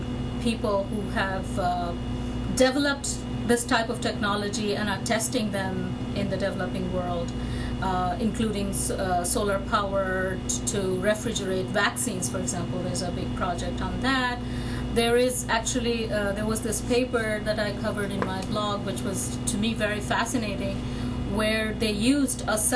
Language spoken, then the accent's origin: English; India; moved away as an adult; I grew up in India and I studied there until I had my PhD and then I came to this country.